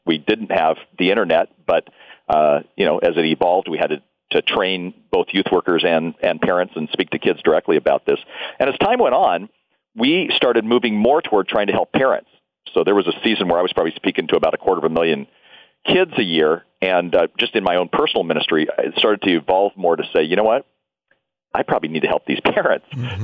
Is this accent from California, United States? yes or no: yes; Anaheim, California, United States; I grew up in Anaheim, but you know, the years where we grew up in the shadows of Disneyland were so different than what kids are going through today.